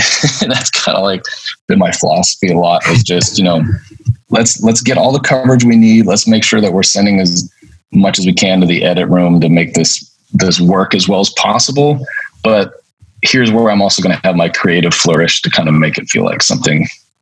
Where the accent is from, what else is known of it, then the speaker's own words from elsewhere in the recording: San Diego, California, United States; I grew up in San Diego and, came from a family of artists.